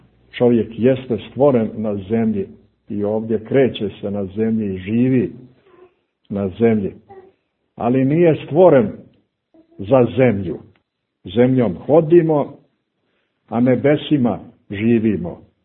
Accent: Montenegro; ovdje kod nas u Crnoj Gori

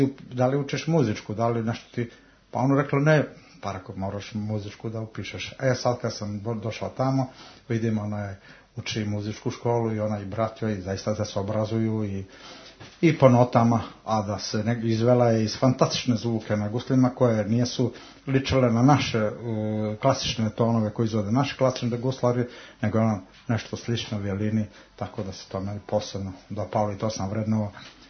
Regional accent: Kolašin Municipality, Montenegro

